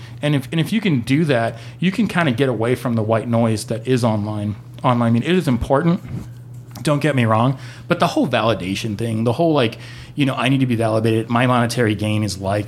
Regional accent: Florida, United States; I mean, I grew up in South Florida. We have it.

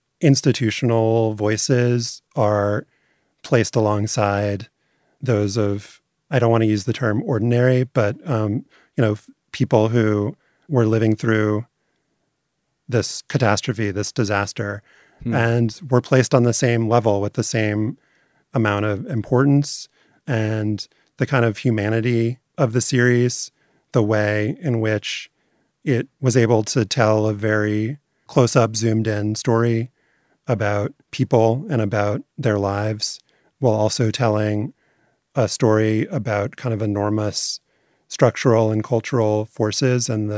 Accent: New Orleans, Louisiana, United States; because I'm from New Orleans, and Van did that show differently.

